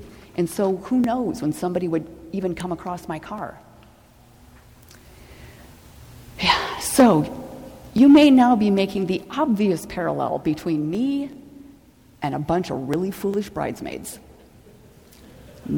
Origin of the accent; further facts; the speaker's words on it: Stillwater, United States; And I grew up in Stillwater, but my first job out of college was in Salt Lake City, Utah.